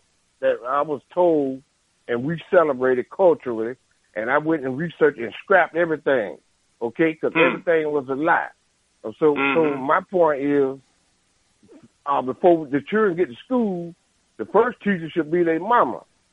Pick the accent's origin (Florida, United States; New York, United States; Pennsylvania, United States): Florida, United States; Fort Lauderdale; Okay, because I was raised down there in Fort Lauderdale, see?